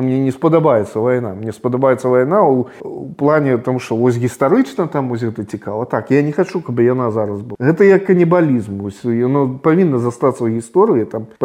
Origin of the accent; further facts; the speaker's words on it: Gomel Region, Belarus; мы белорусы все, але вот есть белорусы. беларусы по лесу, есть беларусы по низовье. Ну вот я по низовец, кремлевец. Гомель это нифига не Полесье, скажем.